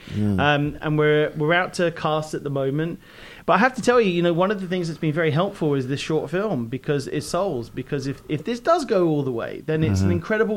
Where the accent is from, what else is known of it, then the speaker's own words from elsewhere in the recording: London, United Kingdom; moved away as an adult; now in United States; Grew up in North London.